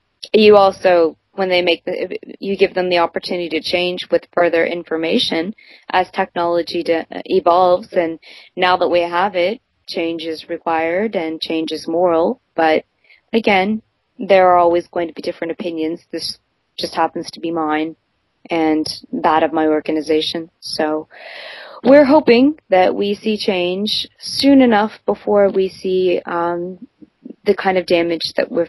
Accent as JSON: {"language": "English", "country": "Canada", "lives_now": "South Korea", "said": "I like to think of myself as a Canadian, yeah. Canadian Asian. I'm actually from Canada"}